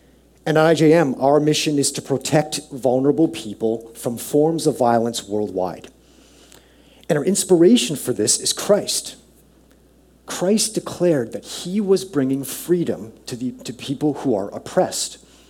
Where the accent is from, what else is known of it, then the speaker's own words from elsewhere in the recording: Richmond, British Columbia, Canada; And just a bit about myself, I grew up here in Richmond